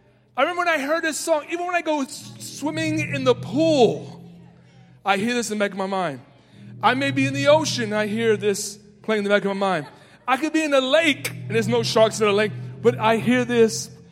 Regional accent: New York City, New York, United States; Because, you know, I grew up in the Bronx. In New York City, if you're not good, they don't pick you.

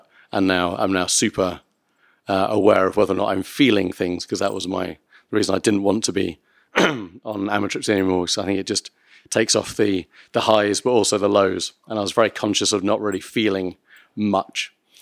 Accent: Burton-on-Trent, West Midlands, United Kingdom; now in Nottingham, United Kingdom; So I'm from Burton-on-Trent, but I live in Nottingham.

